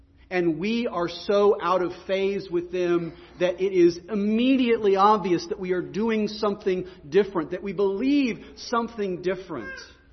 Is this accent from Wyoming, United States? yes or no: no; Texas, United States; Again, I mean, I'm from Texas.